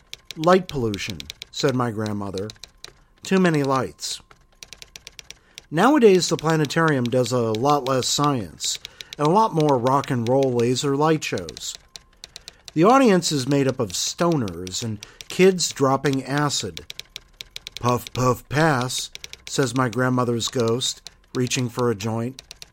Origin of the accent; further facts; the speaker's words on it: Chicago, Illinois, United States; I remember going to the planetarium when I was growing up in Chicago.